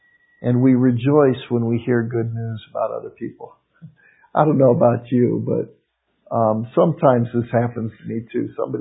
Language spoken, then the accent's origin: English; Cleveland, Ohio, United States; I'm from Cleveland, you know.